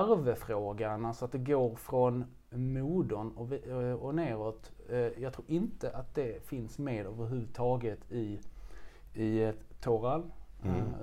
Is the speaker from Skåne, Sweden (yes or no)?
yes; Skanör, Skåne, Sweden; also born or lived in Lund; now in Malmö, Sweden; jag är från Skanör nere i Skåne. Mm. Och så när jag var 2 år gammal så flyttade vi med familjen då till Skanör. Och där är jag sedan uppvuxen